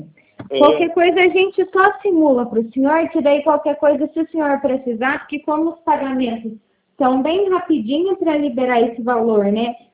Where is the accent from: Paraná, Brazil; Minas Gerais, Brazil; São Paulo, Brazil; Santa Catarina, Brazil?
Paraná, Brazil; Cascavel; Eu sou de Cascavel.